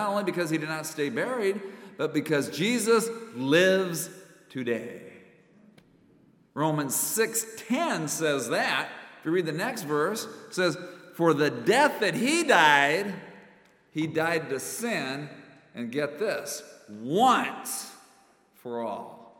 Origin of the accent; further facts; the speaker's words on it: Phoenix, Arizona, United States; Actually, where I grew up in Phoenix, sunrise services are really popular because the weather is so pleasant.